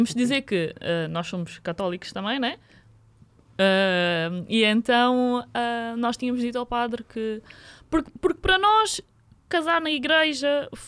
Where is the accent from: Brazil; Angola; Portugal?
Angola; Eu sou angolana, né?